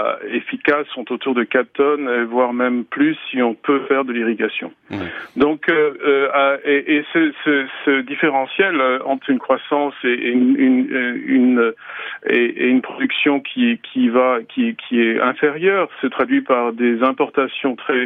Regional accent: Cameroon; par rapport au Cameroun, moi je suis Camerounais, qui en a 20 seulement

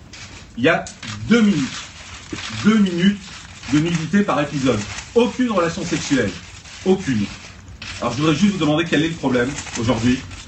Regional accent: Corsica, France; Vous savez, je suis corse.

